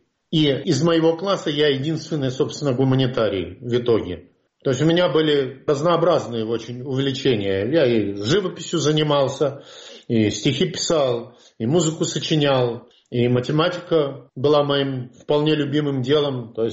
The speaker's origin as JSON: {"language": "Russian", "town": "Nizhny Tagil", "region": "Sverdlovsk Oblast", "country": "Russia", "tie": "born or raised there", "said": "в Нижнем Тагиле. И вот я там родился."}